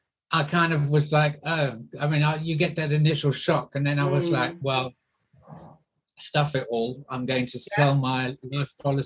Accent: England, United Kingdom; also born or lived in South Africa; now in Brighton, United Kingdom; I'm English, but I've only lived in Brighton now for the past 3.5 years.

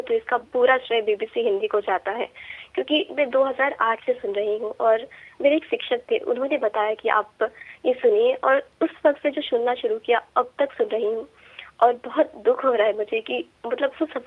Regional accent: Piloi, Bihar, India; जी मैं छपरा की एक दाऊदपुर पिलोई से संबंध रखती हूँ, पिलोई गांव का नाम।

